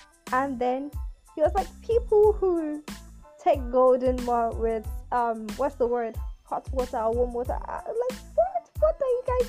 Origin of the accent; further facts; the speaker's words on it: Abeokuta, Ogun, Nigeria; I am from Ogun State, Nigeria. I'm from Abeokuta, a proud Ijaya girl. Yeah, very, very proud. I was born in Abeokuta, and I grew up in Abeokuta.